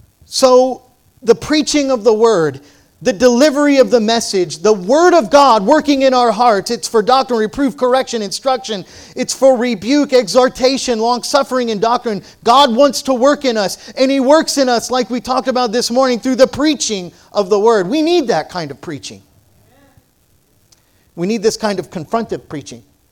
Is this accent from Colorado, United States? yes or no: no; Oklahoma, United States; I didn't know any of that stuff, and I'm from Oklahoma, you know, so how embarrassing is that?